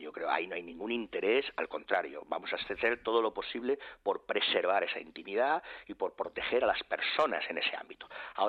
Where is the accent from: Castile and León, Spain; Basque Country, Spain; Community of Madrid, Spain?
Community of Madrid, Spain; Madrid; los madrileños, que tenemos un sentimiento muy profundo como españoles